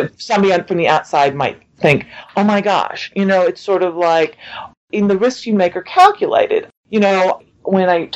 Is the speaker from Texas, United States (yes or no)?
no; St. Louis, Missouri, United States; I grew up in St. Louis, and the job was in Kansas City. And so I moved to a town that I didn't know a soul